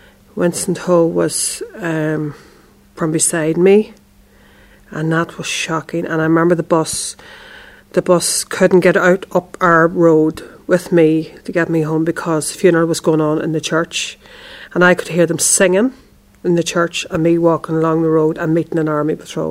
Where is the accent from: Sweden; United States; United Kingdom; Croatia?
United Kingdom; Northern Ireland; I grew up between, really, I guess, the parish of Adramsea is where I grew up, which was about 6 miles from Rosslea and about, I suppose the same, to Newton Butler, about 6-8 miles from Newton Butler, probably about 3 miles from the border as the crow flies.